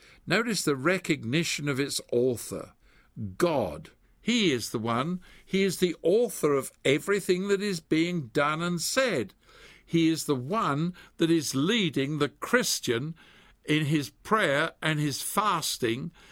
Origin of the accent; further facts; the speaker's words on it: England, United Kingdom; as an Englishman